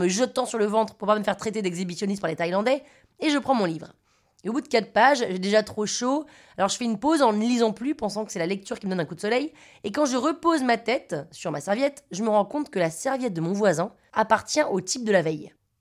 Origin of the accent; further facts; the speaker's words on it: Paris, Île-de-France, France; « Oui, ah bah comment tu sais que je suis française ?»